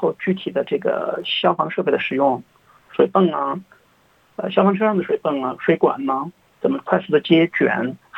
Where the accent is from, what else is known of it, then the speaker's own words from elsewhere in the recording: China; now in Australia; 因为我们从中国来澳洲